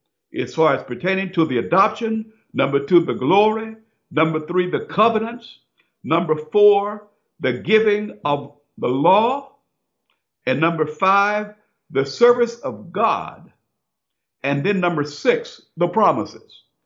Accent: United States; born there; my ancestors were brought over here as slaves, but yet now I was born in America, so therefore Americans are my people.

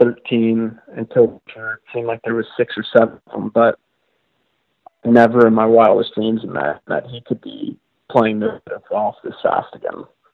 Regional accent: Chicago, Illinois, United States; Easiest one that comes to mind first, right in my hometown here, Chicago Golf.

